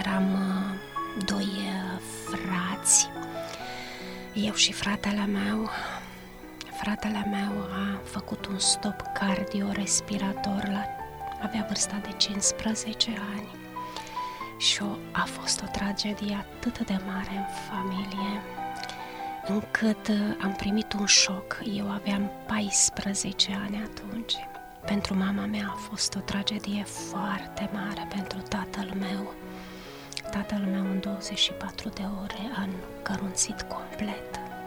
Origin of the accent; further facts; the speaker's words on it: Feleacu, Cluj County, Romania; born there; M-am născut în localitatea Feleacu, în 1956, într-o familie de credincioși ortodoxi, frecventam foarte des biserica ortodoxă.